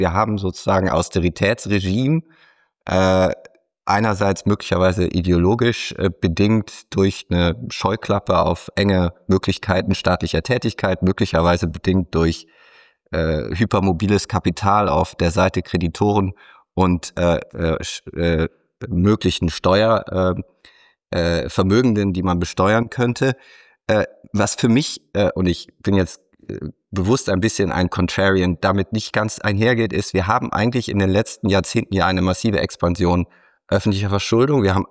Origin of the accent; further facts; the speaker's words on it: Cologne, North Rhine-Westphalia, Germany; Ich komme nun aus Köln.